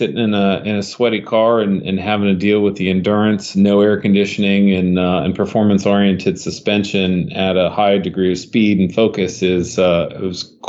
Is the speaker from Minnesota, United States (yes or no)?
no; Ormond Beach, Florida, United States; even in my home growing up in Ormond Beach, which was the next town over